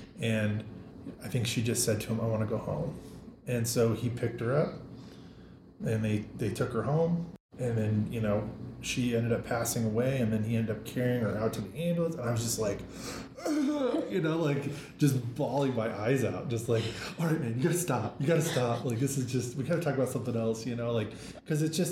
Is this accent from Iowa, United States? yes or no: yes; Iowa, United States; I'm from Iowa, and to Des Moines, to the hospital there.